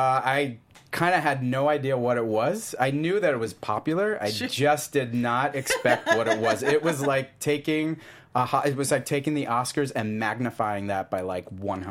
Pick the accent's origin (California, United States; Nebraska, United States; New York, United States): New York, United States; New York City; I'm some kid from Ozone Park, Queens.